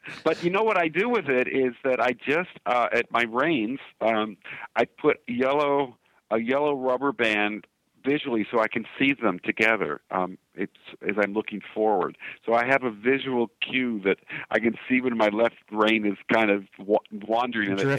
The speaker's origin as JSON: {"language": "English", "town": "Chicago", "region": "Illinois", "country": "United States", "tie": "born or raised there", "said": "My dad sold cattle at the Chicago Stockyards. I grew up in Chicago"}